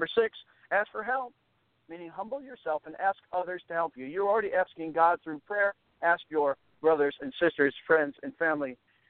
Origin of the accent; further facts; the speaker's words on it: Michigan, United States; moved away as an adult; also born or lived in Colorado / Texas / California / Indiana; now in Shreveport, United States; Tony, I originally grew up in Michigan, and I moved to Colorado when I attended the U.S. Air Force Academy right after high school